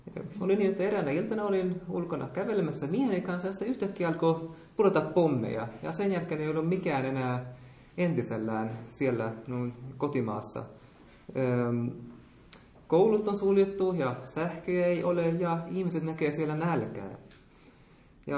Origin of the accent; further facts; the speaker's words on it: Yemen; now in Sweden; minun kotimaassani Jemenissä